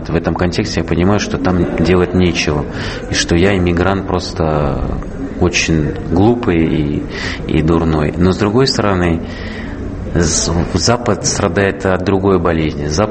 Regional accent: Switzerland; Russian is a second language; я себе чувствую очень свободно в России, больше, чем у себя на родине.

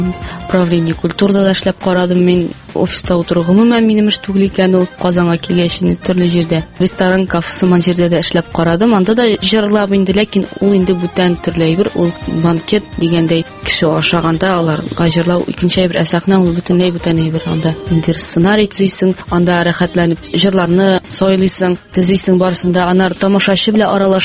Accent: Balanly, Tatarstan, Russia; also born or lived in Naberezhnye Chelny; Минем туган як Мөслим районы. Тумышым белән Чаллыдан мин, ләкин балачагым инде күбрәк менә Мөслим районында, Баланлы авылында үтте. Ул яклар миңа бик якын.

